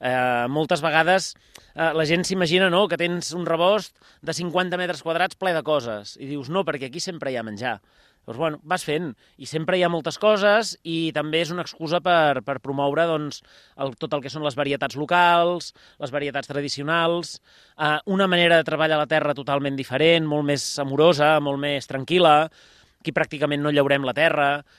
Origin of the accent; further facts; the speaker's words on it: Barcelona, Catalonia, Spain; Clar, jo era, ja no dic que sóc, jo era de Barcelona, però jo em vaig criar en una Barcelona